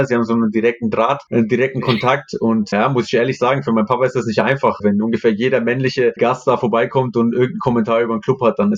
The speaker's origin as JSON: {"language": "German", "country": "Italy", "lives_now": "Germany", "said": "Wenn ich jetzt mein Heimatland betrachte, wo der Unterschied zwischen Nord und Süd extrem ist"}